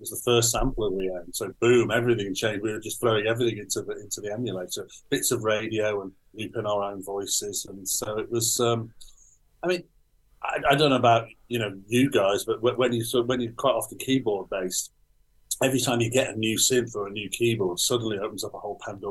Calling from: North West England, United Kingdom; I'm up in... Merseyside, on the other side of the river.

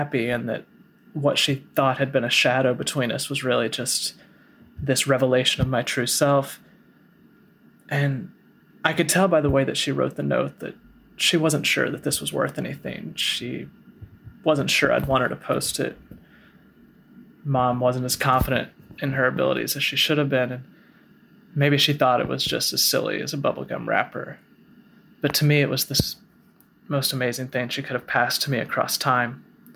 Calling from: Medford, Massachusetts, United States; I'm calling from Medford, Massachusetts.

